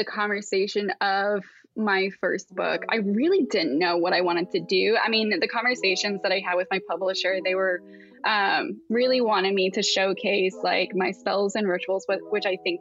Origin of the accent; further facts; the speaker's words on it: Asheville, North Carolina, United States; I was born very close in South Carolina, but growing up, like, we moved around a lot. Mm-hmm. And so, we moved to the Asheville area in 1998.